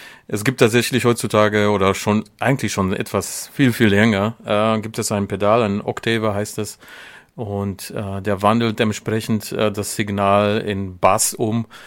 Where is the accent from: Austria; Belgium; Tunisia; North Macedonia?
North Macedonia; Also ich komme aus Makedonien, mittlerweile Nordmakedonien oder Mazedonien auch bekannt. Und das slawische Volk, wo ich groß geworden bin, sage ich mal, als orthodox-christlicher